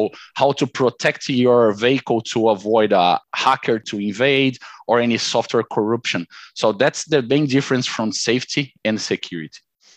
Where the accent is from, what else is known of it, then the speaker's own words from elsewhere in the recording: Brazil; English is a second language; I'm originally from Brazil, okay?